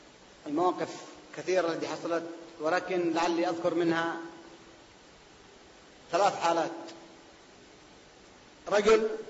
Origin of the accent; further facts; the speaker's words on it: Al Hudaydah, Yemen; في باقل عندنا في اليمن في محافظة الحديدة